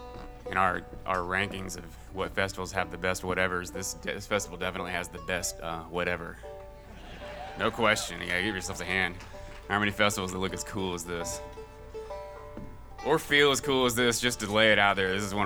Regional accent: Asheville, North Carolina, United States; We're from Asheville, North Carolina.

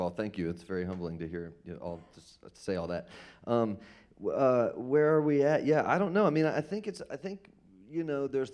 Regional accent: Georgia, United States; I grew up in Georgia, in North Georgia, and around bluegrass music, but I didn't have music in my family, and I didn't grow up playing that music.

